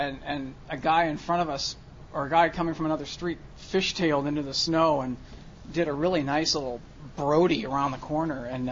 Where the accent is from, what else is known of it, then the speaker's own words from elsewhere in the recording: California, United States; But I grew up in Orange County, which is certainly a city best seen from a rearview mirror, as I heard someone say.